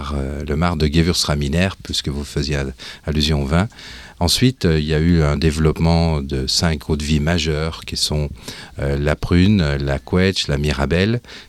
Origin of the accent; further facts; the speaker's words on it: Grand Est, France; Je viens d'Alsace, tout droit depuis ce fabuleux pays français.